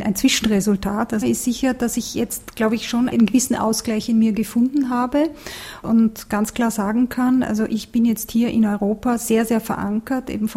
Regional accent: Cairo, Cairo Governorate, Egypt; also born or lived in Austria; now in Switzerland; Meine Mutter ist Österreicherin, mein Vater ist Ägypter. Ich bin in Österreich geboren, dann in Kairo, in Ägypten aufgewachsen, später dann in die Schweiz gekommen.

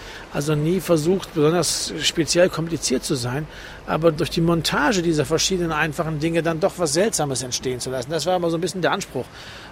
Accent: Bremen, Germany; ich bin Bremer, Hanseat

